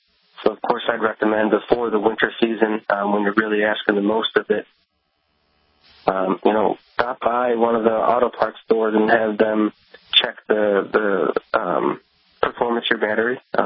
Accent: Buffalo, New York, United States; when I grew up living in Buffalo, for all my vehicles, I would always put a fresh coat of wax on it before winter season.

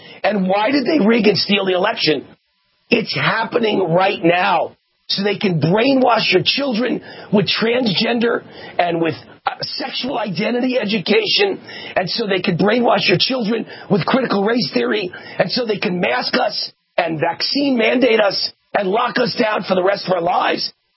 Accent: Las Vegas, Nevada, United States; You don't think of my hometown as Las Vegas as being overrun with crime.

